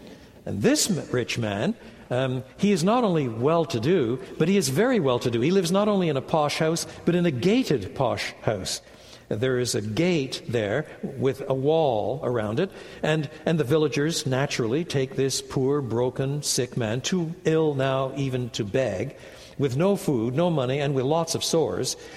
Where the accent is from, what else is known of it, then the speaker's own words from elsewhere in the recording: French Canada, Canada; I was brought up in French Canada